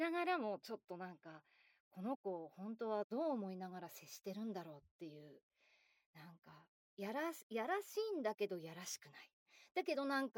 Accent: Soka, Saitama, Japan; 出身地は埼玉県草加市です。おせんべいが美味しいところですね。

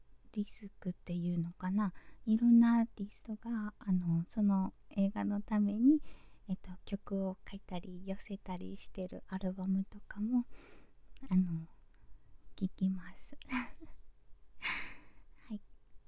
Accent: Fukuoka, Japan; 出身地は、福岡の博多でして、バリバリの博多っ子でございます。

